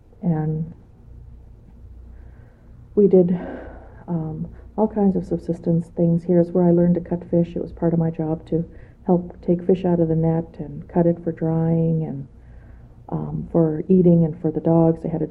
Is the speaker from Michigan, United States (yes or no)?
no; Tanana, Alaska, United States; born there; Well, see, I was born in 1958, and I was born in Tanana. That's where all the babies were born at that time.